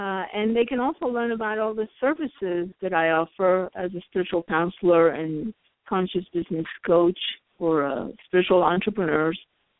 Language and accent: English; Mexico; Well, I'm originally from Mexico